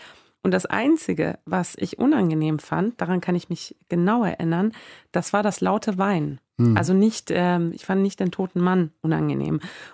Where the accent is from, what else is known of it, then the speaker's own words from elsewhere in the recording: Azerbaijan; Da war ich 6, 7 Jahre alt. Das war in Aserbaidschan, wo ich aufgewachsen bin.